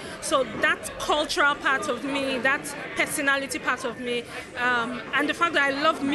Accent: Nigeria; Because I come from Nigeria

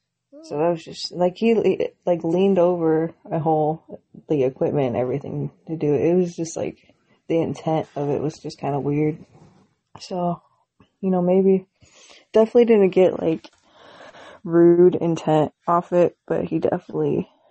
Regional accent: Colorado, United States; And, like, I'm the girl from Colorado, but my family's also kind of known in the town.

